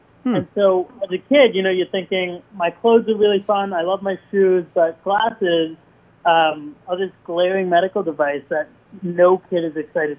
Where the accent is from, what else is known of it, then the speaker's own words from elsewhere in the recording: Munster, Indiana, United States; now in New York, United States; I grew up outside of Chicago in a small little town called Munster in Northwest Indiana. So grew up there my whole life, out in the Midwest